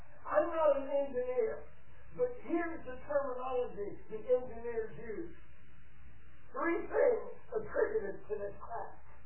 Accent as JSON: {"language": "English", "region": "Ohio", "country": "United States", "tie": "born or raised there", "said": "that made national news in my hometown, Dallas Lake, Ohio. We're right on the Ohio River."}